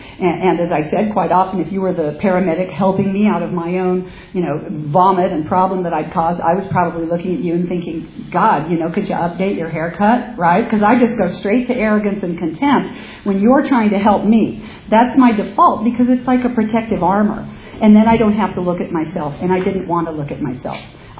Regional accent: Pomona, California, United States; So let me tell you who I am. I'm a kid from Pomona.

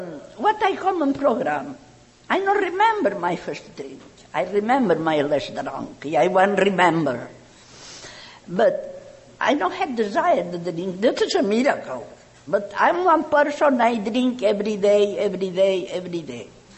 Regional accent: Palma de Mallorca, Balearic Islands, Spain; English is a second language; I'm from Palma de Mallorca, Spain.

